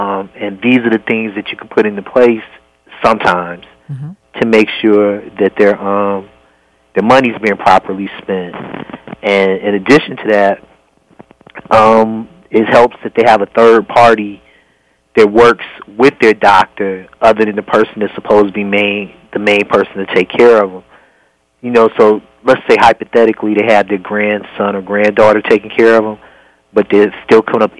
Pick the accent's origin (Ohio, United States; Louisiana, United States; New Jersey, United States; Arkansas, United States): Ohio, United States; Cleveland; So Jack and Jill used to put together functions for the kids that I grew up with in Cleveland.